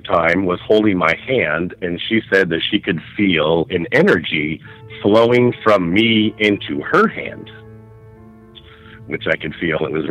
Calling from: Washington, United States; from Washington State.

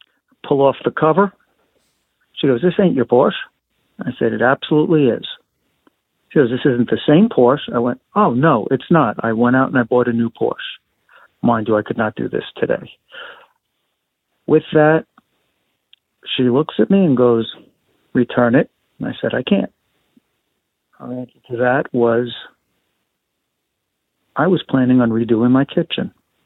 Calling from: Florida, United States; I'm calling from South Florida.

